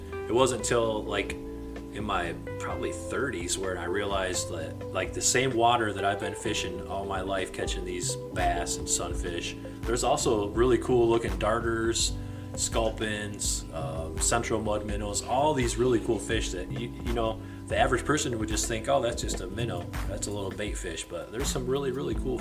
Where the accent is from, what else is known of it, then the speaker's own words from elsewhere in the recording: Indiana, United States; I don't even know if I know where you're from, but I'm from Indiana.